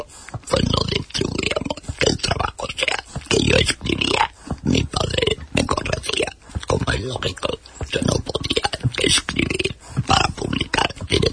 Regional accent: Cáceres, Extremadura, Spain; moved away as an adult; now in Huelva, Spain; yo es que salí de Cáceres con 19 años

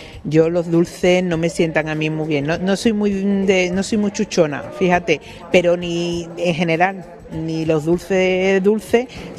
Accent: Almendralejo, Extremadura, Spain; born there; de Extremadura, porque tú sabes que yo nací en Almendralejo, mi madre es extremeña

